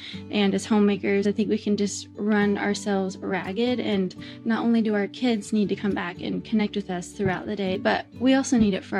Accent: Nebraska, United States; We grew up in Nebraska and there were cornfields surrounding our house on every side.

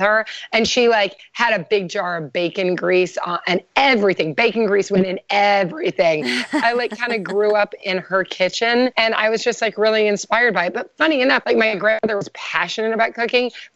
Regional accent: Kentucky, United States; I'm from Kentucky. My grandparents were very into farming and like grew all their own food.

